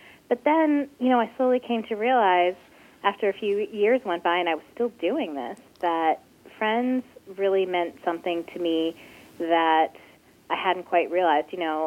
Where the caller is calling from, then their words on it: New York City, New York, United States; I'm calling you from New York City.